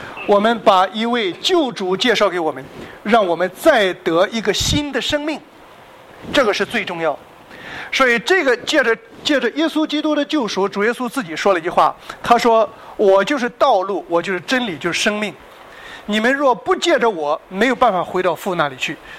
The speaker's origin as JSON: {"language": "Chinese", "country": "China", "said": "咱们中国人很深体会这个问题，圣人难免三分过犯"}